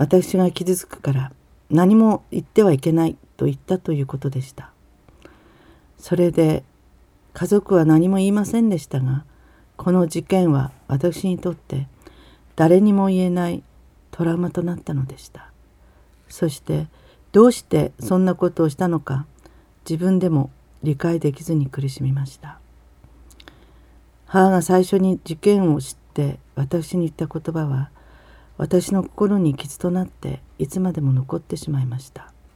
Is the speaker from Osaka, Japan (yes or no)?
no; Yubari, Hokkaido, Japan; 私は北海道の夕張で生まれ、小学校に入学しました。